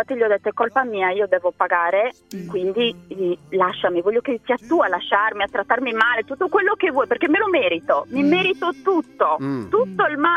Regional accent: Sardinia, Italy; Io sono sarda.

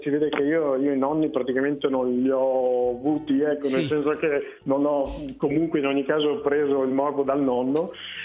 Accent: Ferrara, Emilia-Romagna, Italy; Io sono di Ferrara, quindi sì.

